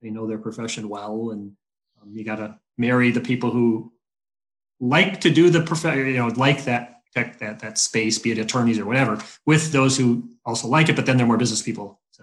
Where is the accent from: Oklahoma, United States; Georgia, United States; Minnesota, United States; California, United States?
Minnesota, United States; Rochester; And also, I grew up in Rochester, Minnesota.